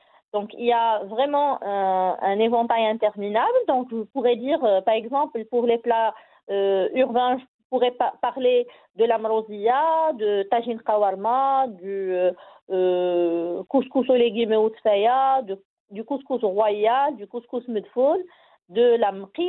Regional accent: Morocco; chaque rituel, chaque occasion, chaque événement chez nous au Maroc est lié à une préparation bien distincte

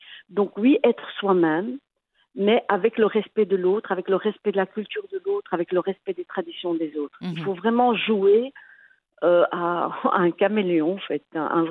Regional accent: Oujda, Oriental, Morocco; Donc, moi, je suis originaire de Oujda, mais j'ai eu un coup de cœur pour la baie de Tanger.

